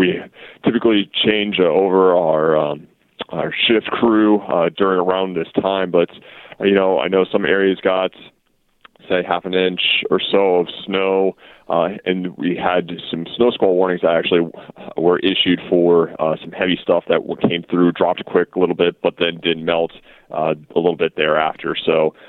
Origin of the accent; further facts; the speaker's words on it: Columbus, Ohio, United States; now in Pittsburgh, United States; I'm originally from Columbus, Ohio, but with the meteorology profession, we kind of go all over the country.